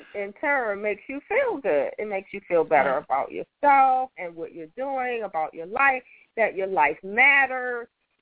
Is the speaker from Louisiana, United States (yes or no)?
no; Washington, District of Columbia, United States; now in Miami, United States; I'm from Washington, D.C., but I live in Miami now. And it's so funny, when I go back to visit D.C., the colors of the clothes are so just dreary.